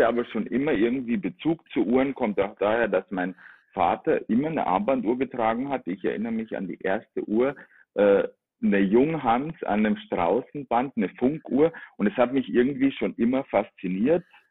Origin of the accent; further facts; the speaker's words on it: Bavaria, Germany; born there; now in Frankfurt, Germany; Komme ursprünglich, das hört man, glaube ich, nicht aus Hessen, bin gebürtiger Bayer.